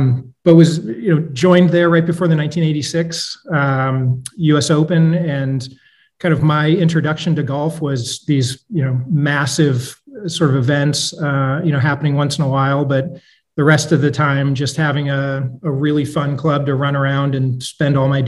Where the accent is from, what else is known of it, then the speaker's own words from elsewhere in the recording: Michigan, United States; I grew up in Michigan.